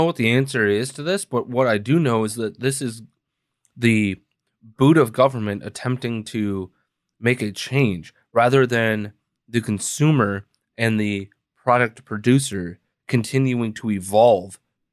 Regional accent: Green Bay, Wisconsin, United States; from Chicago to Green Bay, let's say, right? My hometown.

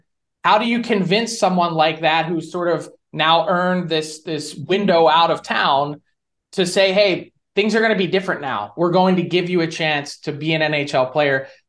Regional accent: United States; Yeah, as an American myself, I've worked in Canada for 8 years.

